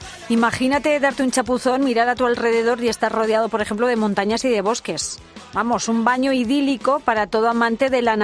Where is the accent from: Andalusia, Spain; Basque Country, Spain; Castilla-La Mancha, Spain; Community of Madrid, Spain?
Castilla-La Mancha, Spain; Ruidera; vamos a empezar el recorrido en mi tierra, cosa que te agradezco, en un enclave de belleza incuestionable donde te puedes bañar. Hablamos de las lagunas de Ruidera.